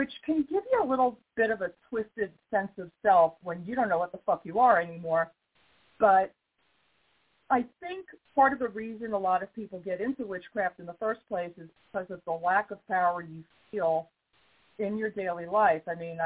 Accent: New York, United States; now in US South; And I live in the fucking South, and I'm from New York. So, you know, I'm already judging shit left and right.

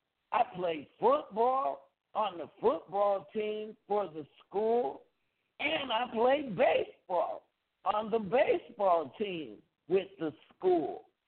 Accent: Los Angeles, California, United States; I grew up in South Central Los Angeles.

